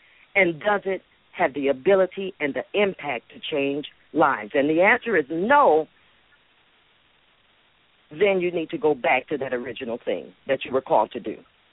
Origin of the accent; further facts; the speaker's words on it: Gary, Indiana, United States; He worked at U.S. Steel Mill. I grew up in Gary, Indiana.